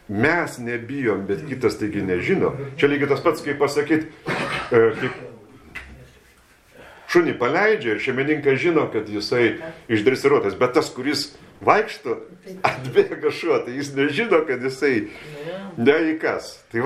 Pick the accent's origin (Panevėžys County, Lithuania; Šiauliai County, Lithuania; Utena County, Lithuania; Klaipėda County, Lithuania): Utena County, Lithuania; Utena; Aš kai augau, tai žmonės sveikindavosi Utenoj. Tas mažas miestas pažįsta daugumą.